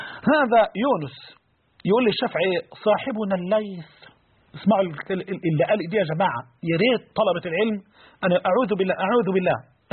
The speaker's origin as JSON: {"language": "Arabic", "country": "Egypt", "said": "الروايه المحفوظه عندنا كمصريين"}